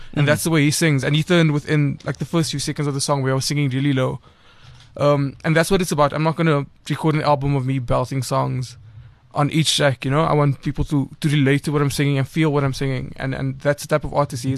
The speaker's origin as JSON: {"language": "English", "town": "Cape Town", "region": "Western Cape", "country": "South Africa", "tie": "born or raised there", "said": "So I grew up in Elsie's River in Cape Town."}